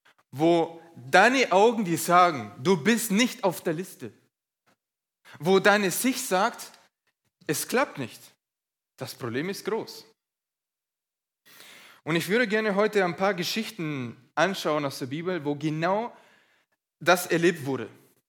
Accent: Chile; ich komme aus Chile und in Chile war ich in einer Schweizer Schule, von klein auf.

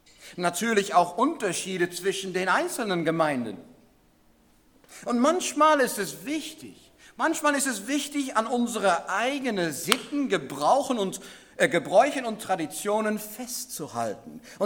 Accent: Netherlands; German is a second language; now in Lüneburg, Germany; Da kann ich hin mitgehen als Holländer.

